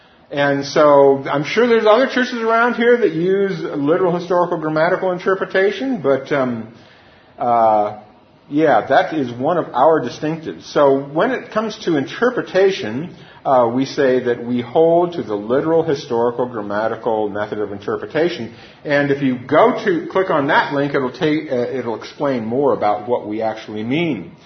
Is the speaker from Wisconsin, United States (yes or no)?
no; Oregon, United States; I'm from Oregon.